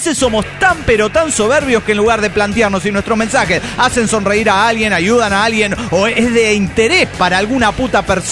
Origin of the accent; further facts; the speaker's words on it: Mexico City, Mexico; del DF Mexicano.